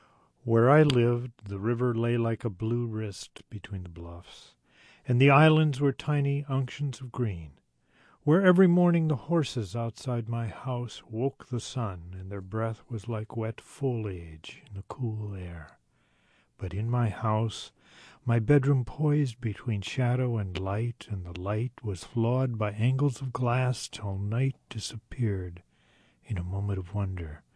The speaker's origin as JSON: {"language": "English", "region": "Iowa", "country": "United States", "tie": "born or raised there", "said": "In Iowa, by the Wisconsin border, in the very Midwest of the Midwest."}